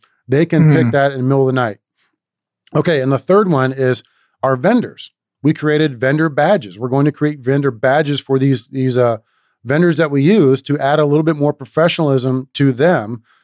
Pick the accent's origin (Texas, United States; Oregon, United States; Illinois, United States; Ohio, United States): Texas, United States; Hey, I'm just picking on you. I'm from Texas. I can pick on you guys.